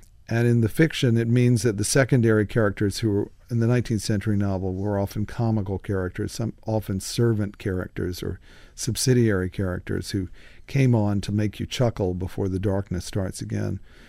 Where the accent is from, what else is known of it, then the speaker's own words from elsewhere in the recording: Rocky Mount, North Carolina, United States; now in Hillsborough, United States; It's not my hometown, which was Rocky Mount. It's not my current hometown, which is Hillsborough, North Carolina.